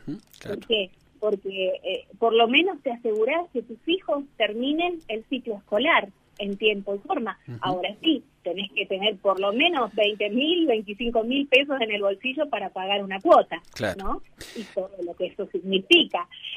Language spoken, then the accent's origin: Spanish; Chaco, Argentina; born there; also born or lived in Misiones / Balcarce / Mar del Plata; yo no soy de acá de la zona, yo nací en El Chaco, viví muchos años en Misiones y después en Balcarce, por lo tanto tengo un poco de la idiosincrasia de distintos lugares, en Mar del Plata también.